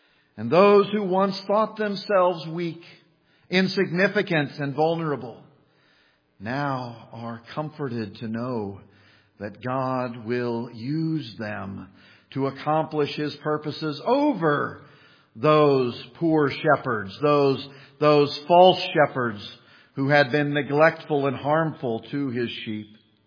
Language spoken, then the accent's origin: English; Kansas, United States; Now, I grew up in Kansas, and Kansas is known for its wind.